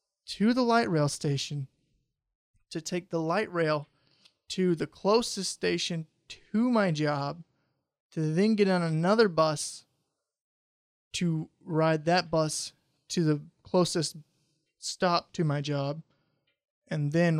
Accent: United States; I am an American. We'll take American ideals and American laws.

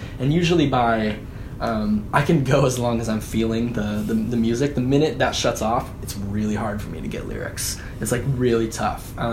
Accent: San Diego, California, United States; now in Los Angeles, United States; since moving to L.A., because, I mean, I grew up in San Diego and did, like, band stuff and played in, like, kind of pop rock bands

